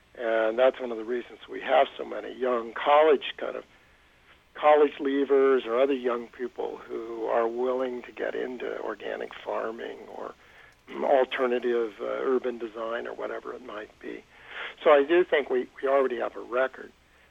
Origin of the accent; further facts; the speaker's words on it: California, United States; When I was young, growing up in California, we had one of the greatest public school systems in the country